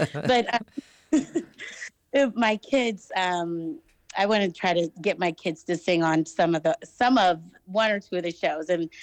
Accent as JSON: {"language": "English", "region": "Texas", "country": "United States", "said": "I am from Texas."}